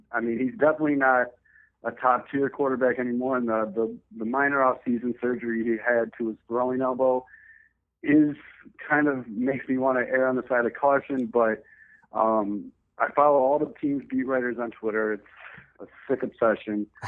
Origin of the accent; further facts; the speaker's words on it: Chicago, Illinois, United States; I'm born and raised in Chicago, I'm probably taking Jay Cutler because I like to cheer for my guy on the Sunday.